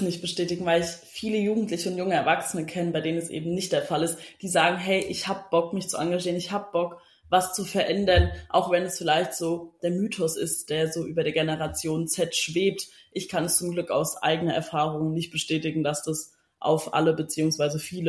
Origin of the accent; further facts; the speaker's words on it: Feldkall, Germany; born there; now in Würzburg, Germany; komme gebürtig aus Feldkall, aber lebe seit kurzem für mein FSJ in Würzburg.